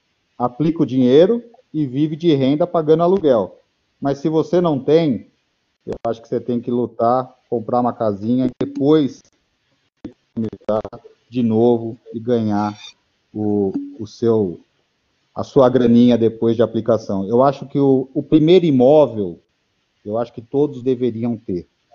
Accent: São Paulo, Brazil; born there; aí eu nasci em São Mateus, lá no fundão da Zona Leste.

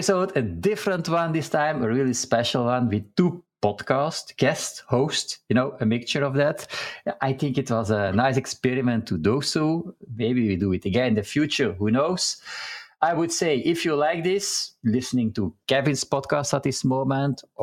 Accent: Belgium; because I'm from Belgium, but mostly people in the US call me

